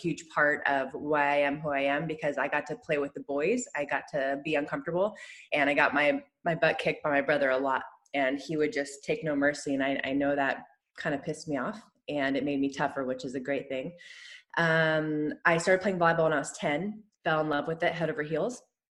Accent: California, United States; Growing up near Santa Cruz and NorCal, I would just consciously avoid beach volleyball

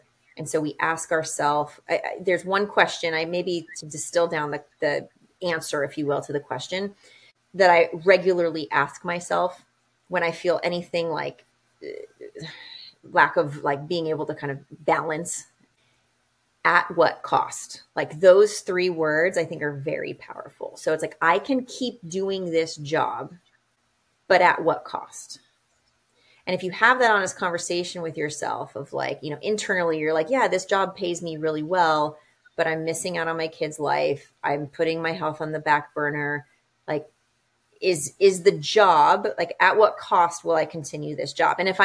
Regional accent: Hawaii, United States; also born or lived in California; I grew up in Hawaii. So I have kind of that West Coast, born in California, raised in Hawaii, moved to the East Coast for college, and sort of the rest is history.

